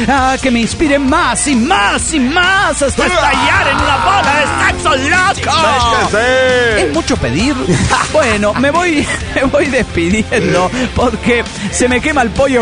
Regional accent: Costa Rica; de Tiquicia, Costa Rica.

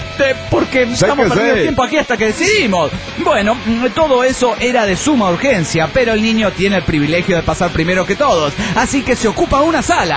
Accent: Mexico City, Mexico; yo soy del DF

